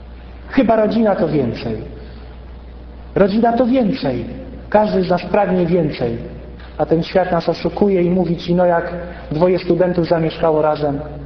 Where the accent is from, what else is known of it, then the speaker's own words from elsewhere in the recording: Krasnosielc, Masovian Voivodeship, Poland; Ja pochodzę z Krasnosielca. Tam się urodziłem.